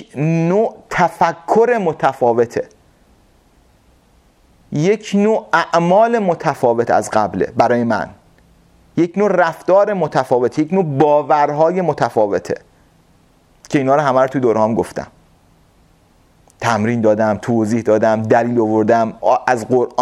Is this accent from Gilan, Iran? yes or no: no; Qom, Iran; ما توی خونمون یه کولر نداشتیم توی قم، یعنی یه لباس درسته من نداشتم، یه کفش نداشتم برم مدرسه